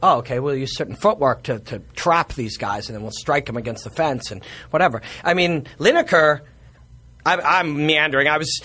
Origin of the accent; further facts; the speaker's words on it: Winnipeg, Manitoba, Canada; I'm from Winnipeg, same part of the northern, southern part of the same.